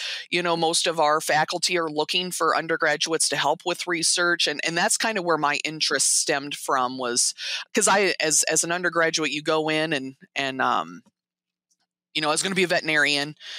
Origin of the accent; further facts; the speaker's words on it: Indiana, United States; now in Montana, United States; you know, I'm originally from Indiana. I never would in my life would have thought I would have made it to Montana.